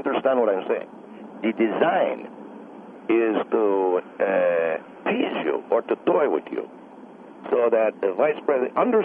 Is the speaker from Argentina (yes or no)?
yes; Argentina; I am a South American. I am from Argentina, and I like to think we know how to treat women.